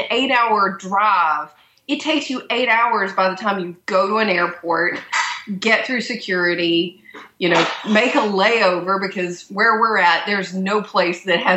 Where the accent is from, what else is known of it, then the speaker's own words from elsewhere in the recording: West Virginia, United States; I grew up in West Virginia, like a river away from Kentucky